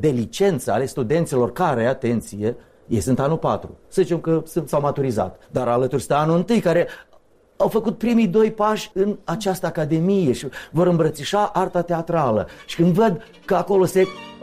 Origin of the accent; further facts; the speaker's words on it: Romania; că noi suntem români, că noi suntem o națiune care cu demnitate.